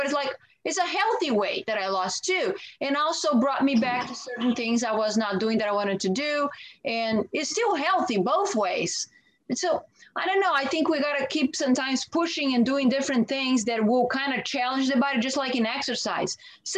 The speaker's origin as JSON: {"language": "English", "country": "Brazil", "tie": "born or raised there", "said": "I grew up in Brazil. That's the first thing you do when you get up, you know, you drink coffee"}